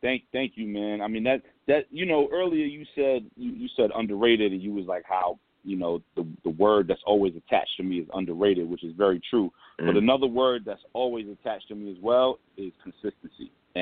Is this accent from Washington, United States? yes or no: no; Brooklyn, New York, United States; You know, I'm from St. James. I'm from Biggie Block. So everything in my neighborhood was Bad Boy.